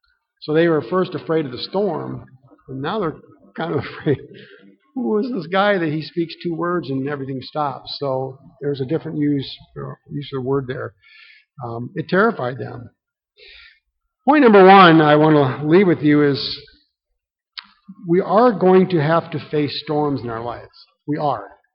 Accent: Michigan, United States; Growing up in Michigan, I knew some people in church that were avid fishermen.

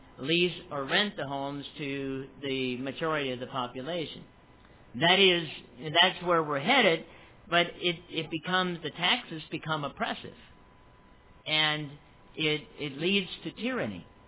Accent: New Bedford, Massachusetts, United States; And as a dear friend of mine that grew up when I was growing up in New Bedford used to say

